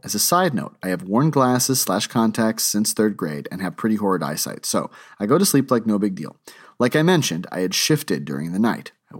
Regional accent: Texas, United States; This was one of my first times really driving around in the Northeast. I grew up in Texas.

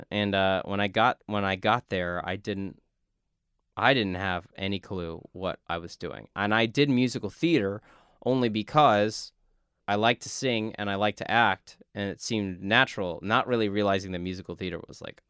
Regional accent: Texas, United States; And I just as a kid growing up in South Texas, like, it's just singing and acting, right?

